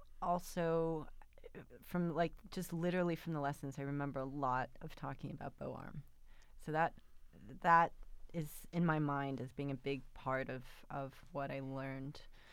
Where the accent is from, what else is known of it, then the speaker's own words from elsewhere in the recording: Glen Ellyn, Illinois, United States; also born or lived in Hinsdale; I was born in Hinsdale but raised in Glen Ellen